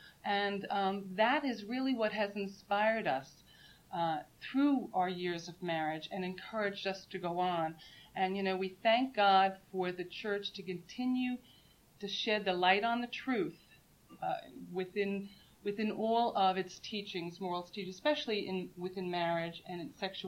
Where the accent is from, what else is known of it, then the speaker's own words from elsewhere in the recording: Edgewater, New Jersey, United States; also born or lived in Bronx; Well, actually, I grew up in the Bronx, but we moved to the same town in New Jersey called Edgewater when I was six, and we grew up in the same town.